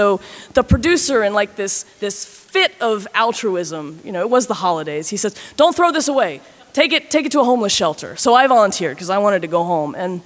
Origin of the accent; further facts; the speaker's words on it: Baltimore, Maryland, United States; And I'm from Baltimore, so when I say somewhere is a bad neighborhood, I know what I'm talking about.